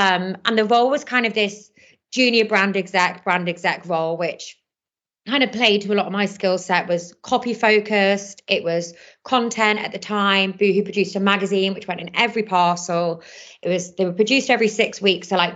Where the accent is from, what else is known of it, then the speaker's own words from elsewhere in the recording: North West England, United Kingdom; I think growing up near Manchester, I was like, I'm never gonna live in Manchester